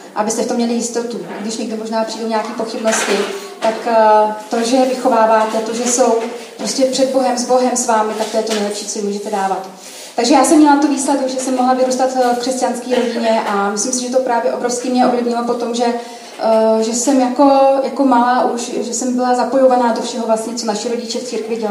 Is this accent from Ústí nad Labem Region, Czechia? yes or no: no; Jihlava, Vysočina Region, Czechia; moved away as an adult; now in Prague, Czech Republic; původně pocházím vlastně z Jihlavy, kde jsem do svých asi 24 roků žila s mojí rodinou.